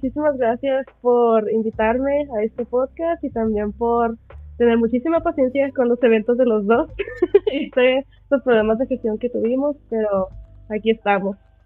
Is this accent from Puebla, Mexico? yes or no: no; Ciudad Juárez, Chihuahua, Mexico; Soy de Ciudad Juárez, Chihuahua, México. Ahí crecí y actualmente vivo aquí también.